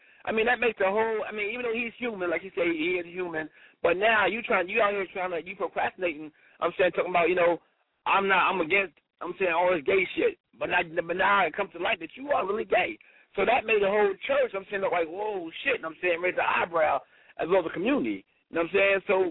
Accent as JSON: {"language": "English", "town": "Brooklyn", "region": "New York", "country": "United States", "said": "I'm from Brooklyn, so I mean, I feel you."}